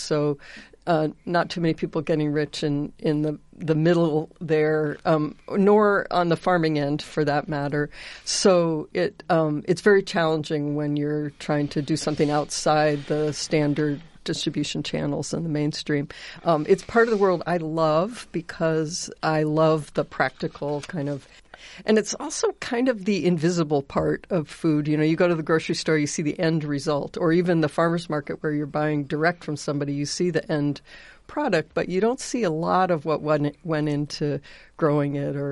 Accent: Ames, Iowa, United States; Well, let me say first that I grew up in Ames.

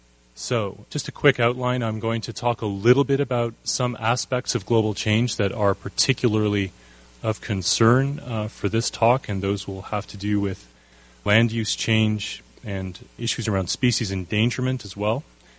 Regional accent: Canada; So I'm from Canada

